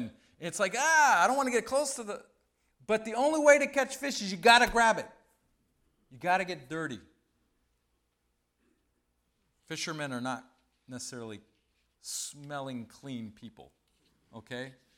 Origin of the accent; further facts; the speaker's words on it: Mali; also born or lived in France; I grew up in Mali, West Africa, and then France.